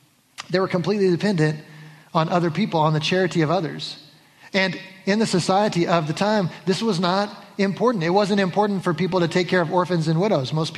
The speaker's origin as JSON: {"language": "English", "region": "the South", "country": "United States", "said": "I'm from the South and that's just what we do. It's yes ma'am, yes sir, no thank you, please."}